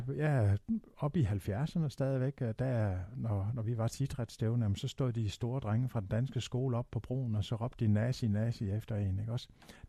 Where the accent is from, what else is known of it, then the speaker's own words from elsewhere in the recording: Region of Southern Denmark, Denmark; både som mindretalsmenneske og også som sønderjyde